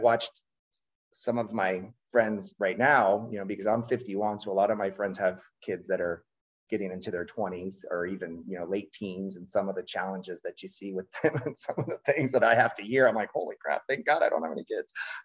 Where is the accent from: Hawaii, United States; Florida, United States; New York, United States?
Florida, United States; Miami; We had a little lease of land in a Immokalee, Florida. I grew up in Miami, Florida.